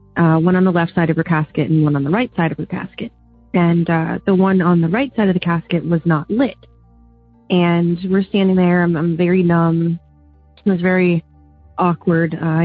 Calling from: Oberlin, Ohio, United States; I'm calling from Oberlin, Ohio.

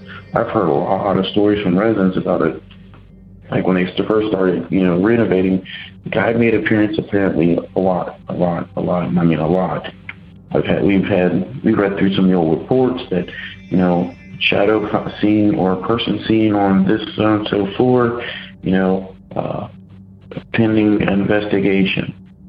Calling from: Cincinnati, Ohio, United States; Hey guys, I'm just calling from Cincinnati.

